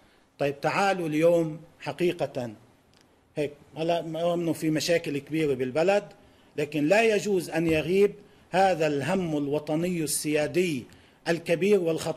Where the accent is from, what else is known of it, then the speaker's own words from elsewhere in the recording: Lebanon; ما هي الخيارات المتاحة أمامنا كلبنانيين؟